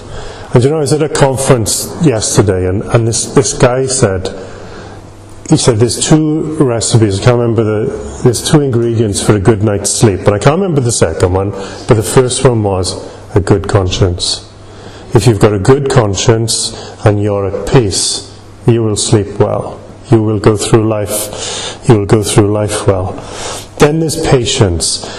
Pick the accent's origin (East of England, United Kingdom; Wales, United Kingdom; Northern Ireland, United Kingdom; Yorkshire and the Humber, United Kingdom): Wales, United Kingdom; Mountain Ash; when I was growing up in Mountain Ash, my Saturday nights, like, you would find lots of these.